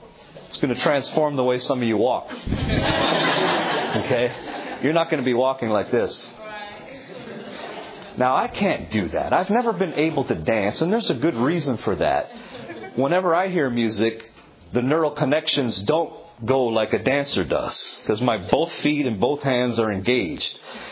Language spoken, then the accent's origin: English; Toronto, Ontario, Canada; When I was in Toronto, growing up in Toronto, Canada